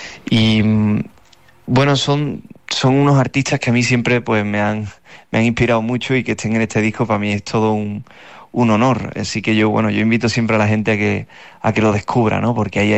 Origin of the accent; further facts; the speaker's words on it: Utrera, Andalusia, Spain; este disco, este trabajo, es un recorrido desde mi tierra, desde Utrera.